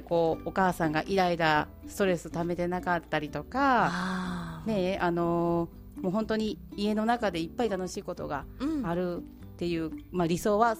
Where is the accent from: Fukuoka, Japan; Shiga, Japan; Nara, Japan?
Nara, Japan; まあ、私も舞鶴出身ではなく奈良出身なので